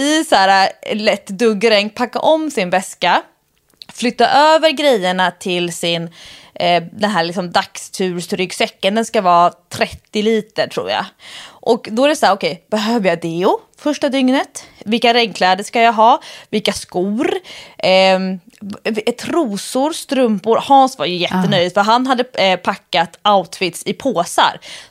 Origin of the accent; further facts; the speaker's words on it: Stockholm, Stockholm County, Sweden; som stockholmare som inte är van vid de här smala vattendragen